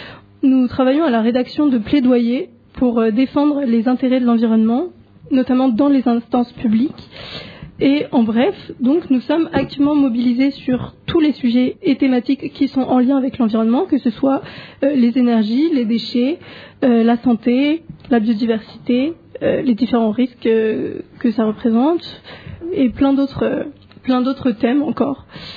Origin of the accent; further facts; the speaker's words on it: Île-de-France, France; Et je viens de région parisienne.